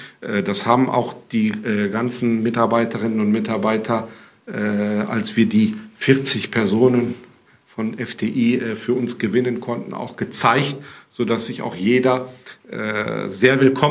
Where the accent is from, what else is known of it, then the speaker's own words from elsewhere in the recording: Düsseldorf, North Rhine-Westphalia, Germany; bei uns in Düsseldorf